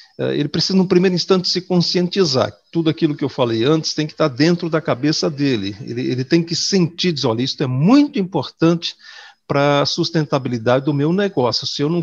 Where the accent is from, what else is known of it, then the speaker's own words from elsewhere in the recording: Rio Grande do Sul, Brazil; eu sou gaúcho, formei na Faculdade de Agronomia de Porto Alegre há 50 anos atrás.